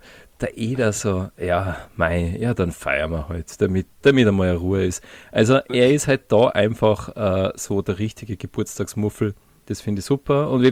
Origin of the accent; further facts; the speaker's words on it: Salzburg, Austria; born there; Also, Dole und ich, wir sind ja gebürtige Salzburger.